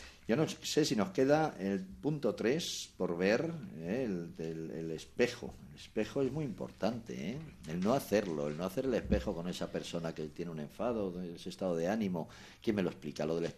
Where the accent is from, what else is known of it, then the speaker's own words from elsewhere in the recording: Spain; ¿Tendrá algo que ver con que somos españoles y tenemos un gran sentido de ridículo?